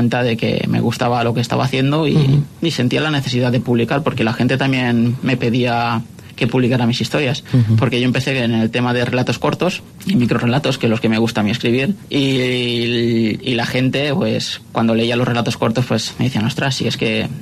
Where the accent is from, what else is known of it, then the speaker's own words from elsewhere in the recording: Onda, Valencian Community, Spain; also born or lived in Castellón; Correcto, soy de Onda.